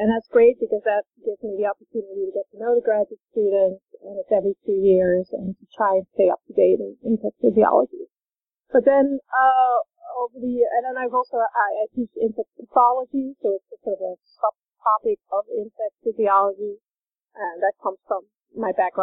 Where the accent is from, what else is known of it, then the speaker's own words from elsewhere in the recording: Netherlands; now in United States; I first started at a community college when I first came to the U.S. I'm from the Netherlands, and so I started at a community college